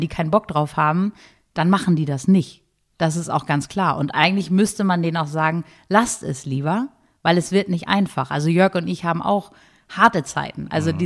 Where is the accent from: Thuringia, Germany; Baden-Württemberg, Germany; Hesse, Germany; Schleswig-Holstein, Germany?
Schleswig-Holstein, Germany; Hattstedt; Also das fängt hier bei uns in Hattstedt